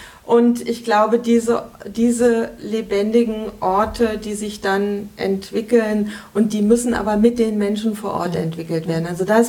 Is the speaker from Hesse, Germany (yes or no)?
yes; Kassel, Hesse, Germany; Kassel ist meine Heimat, der Wilhelmshöher Park.